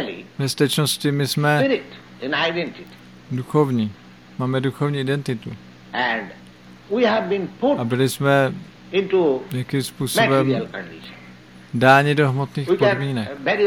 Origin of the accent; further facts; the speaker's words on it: India; Czech is a second language; moved away as an adult; now in United States; Mně se to stalo, když jsem přijel poprvé z Indie do New Yorku.